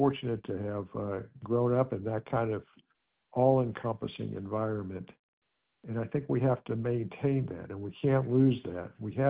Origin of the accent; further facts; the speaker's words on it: Jacksonville, Florida, United States; talk to you about my family history and the Jacksonville Jewish Center and growing up in Jacksonville